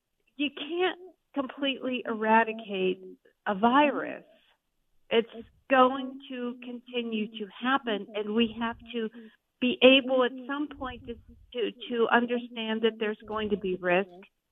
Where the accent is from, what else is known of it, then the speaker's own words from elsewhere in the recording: Pennsylvania, United States; Well, the state of masking, even in my home state of Pennsylvania, is pretty non-existent. You know, I live outside of Pittsburgh